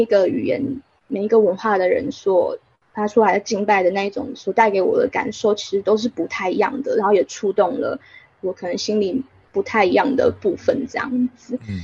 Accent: Taiwan; 因为我在台湾长大，其实是在乡下，所以我某种程度上也看到了乡下教会跟都市教会的差异，

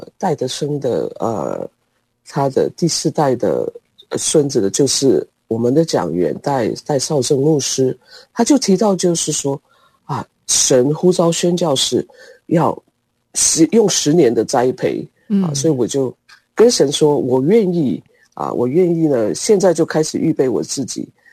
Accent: northern Taiwan, Taiwan; 我在台湾，北部就是有受婴儿洗，然后在主日学长大。

